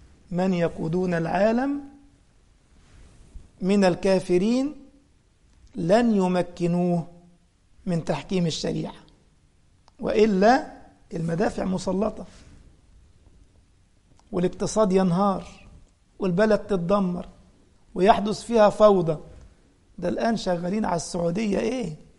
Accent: Egypt; بدليل شوف مثلا في مصر، أنا مصري، في مصر السنة 12 شهر صح؟

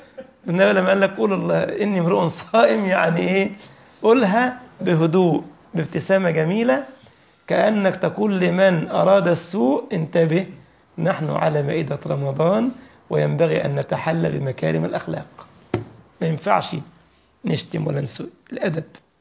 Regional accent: Egypt; واحنا بنقول برضه طريحة عندنا في مصر

